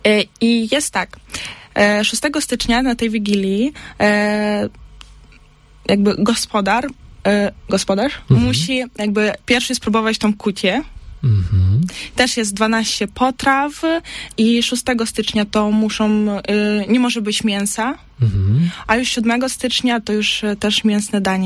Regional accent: Mohyliv-Podilskyi, Vinnytsia Oblast, Ukraine; Polish is a second language; now in Opole, Poland; Czyli ja pochodzę z takiego małego miasta, Mohyliw Podolski. To Winnicki obwód.

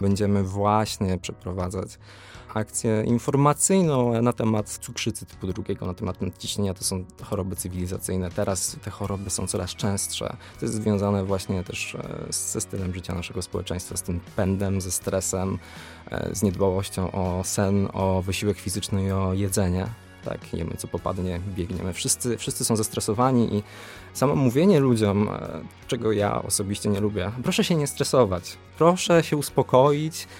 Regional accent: Lower Silesian Voivodeship, Poland; Pochodzę z województwa dolnośląskiego, ale na Opolszczyznę właśnie sprowadziły mnie studia.

